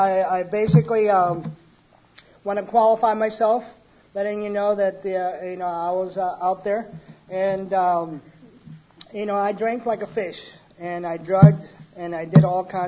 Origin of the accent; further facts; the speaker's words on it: Hawaii, United States; I'm an alcoholic. I'm from Hawaii.